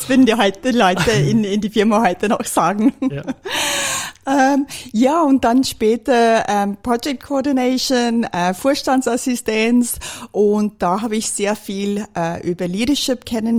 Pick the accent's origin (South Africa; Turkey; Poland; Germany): South Africa; Johannesburg, Gauteng; moved away as an adult; now in Austria; Ich bin in Südafrika, in Johannesburg, geboren und aufgewachsen.